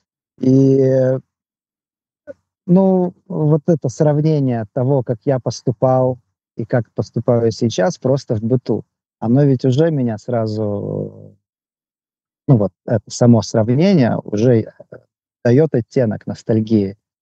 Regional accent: Russia; moved away as an adult; Я уезжал из России полным негодования, разочарования, злости на то, как ведут себя мои соотечественники

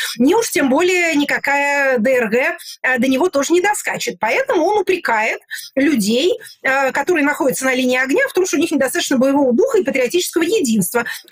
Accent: Tula, Tula Oblast, Russia; Я, как человек из Тулы, думаю с тревогой

